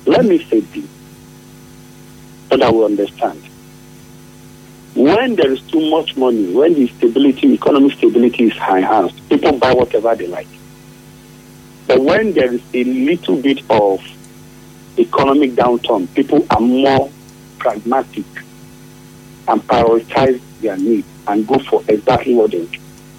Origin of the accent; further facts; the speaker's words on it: Nigeria; because one thing that we Nigerians, I am a Nigerian just as you are, there's one mistake we make only